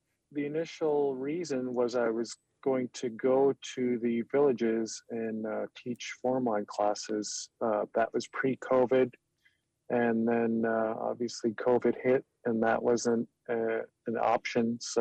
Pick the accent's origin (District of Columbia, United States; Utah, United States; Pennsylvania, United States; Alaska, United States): Alaska, United States; Kake; now in Juneau, United States; obviously, born and raised in Cake, Alaska. Moved to Juneau here a few years ago